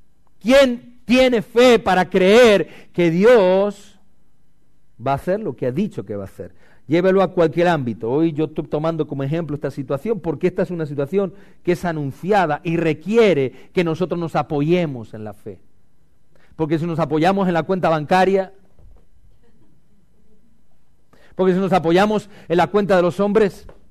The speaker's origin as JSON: {"language": "Spanish", "country": "Spain", "said": "porque así somos los españoles, machitos."}